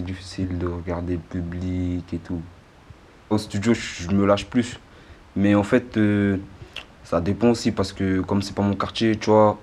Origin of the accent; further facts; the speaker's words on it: Strasbourg, Grand Est, France; Je viens de Cronenbourg Ouest